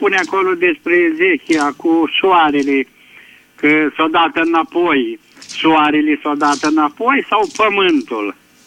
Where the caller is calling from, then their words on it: Suceava, Suceava County, Romania; de la Suceaba.